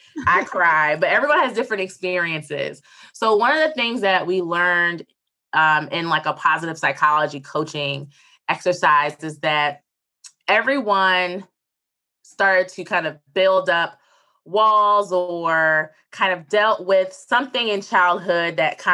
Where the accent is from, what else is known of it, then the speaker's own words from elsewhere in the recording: Philadelphia, Pennsylvania, United States; Like, I'm from Philadelphia. No one dances.